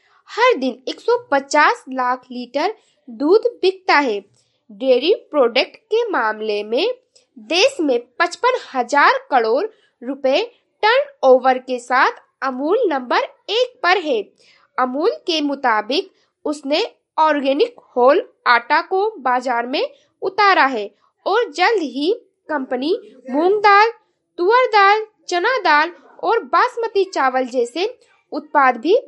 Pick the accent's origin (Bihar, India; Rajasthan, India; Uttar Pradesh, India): Uttar Pradesh, India; Gonda; और मैं गोंडा जिले से हूँ।